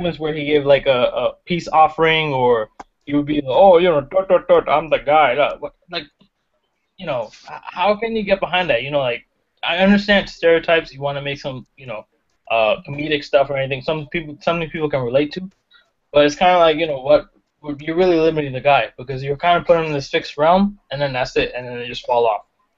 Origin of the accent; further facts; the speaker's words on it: India; And I'm speaking as, you know, as an Indian.